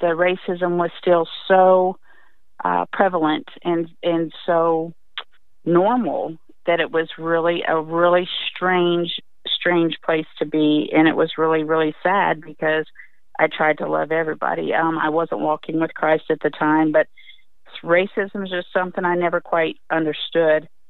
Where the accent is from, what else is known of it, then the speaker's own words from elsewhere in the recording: Colorado, United States; also born or lived in Alabama / Mississippi; I'm white, I'm from Colorado originally, but spent many, many years in the South between Alabama and Mississippi because my husband is from Alabama.